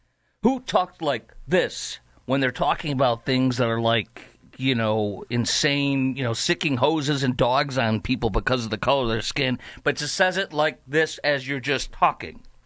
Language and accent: English; Chicago, Illinois, United States; That is why, growing up in Chicago, the whole saying